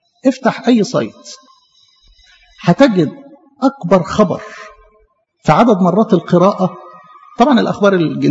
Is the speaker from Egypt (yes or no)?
yes; Egypt; وعلى مستوى الوطن بتاعنا بلدنا مصر